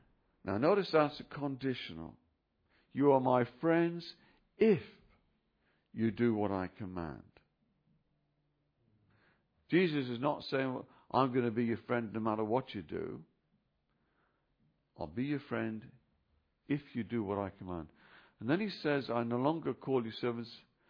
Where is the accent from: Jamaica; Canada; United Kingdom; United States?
United Kingdom; England; now in Australia; because I'm an Aussie now, no longer a Pom